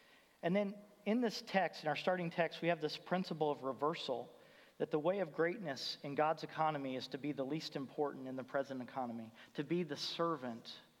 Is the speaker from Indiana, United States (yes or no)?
yes; Indianapolis, Indiana, United States; I'm from Indianapolis, if that helps you